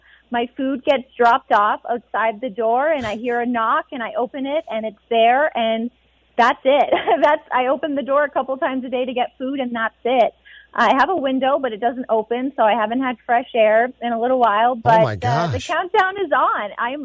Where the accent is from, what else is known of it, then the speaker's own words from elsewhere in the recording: Alberta, Canada; like as a kid growing up in Alberta